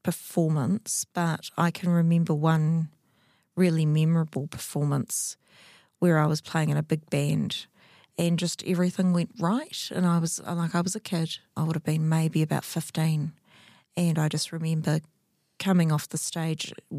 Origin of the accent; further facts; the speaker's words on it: Invercargill, Southland, New Zealand; I'm from Invercargill, and as most people know, Southland is well known for its country music.